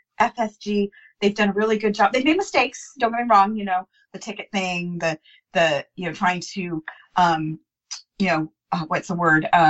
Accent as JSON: {"language": "English", "country": "United States", "said": "I have a thought, being the American here. And this is not putting America in a good light."}